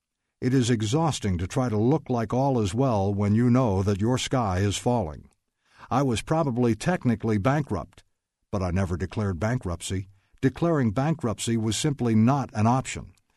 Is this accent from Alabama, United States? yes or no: yes; Mobile, Alabama, United States; I decided to leave the West and head south. I returned to my hometown of Mobile, Alabama.